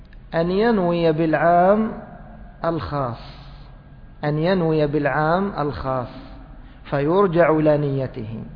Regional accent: Egypt; هذا معروف عندنا في مصر، يعني باللفظ العام

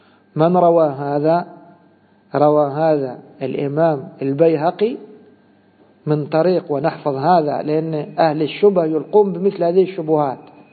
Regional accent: Egypt; فعندنا مثلا في بلادنا مصر أهل الشوكة هم من؟ الجيش

